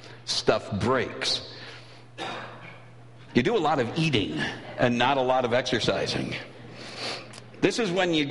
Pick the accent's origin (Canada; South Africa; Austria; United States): United States; Minnesota; for those of you who might not know, I grew up in Minnesota.